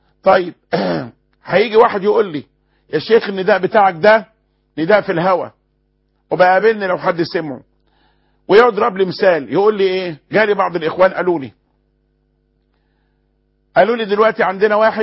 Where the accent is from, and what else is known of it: Egypt